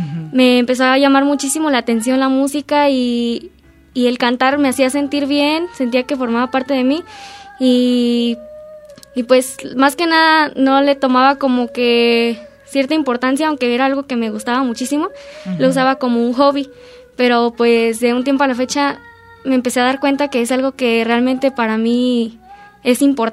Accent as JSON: {"language": "Spanish", "town": "Uruapan", "region": "Michoacán", "country": "Mexico", "said": "yo tengo 13 años, soy originaria de Uruapan, Michoacán y estudio segundo grado de secundaria en la escuela secundaria Moisés Sáenz Garza."}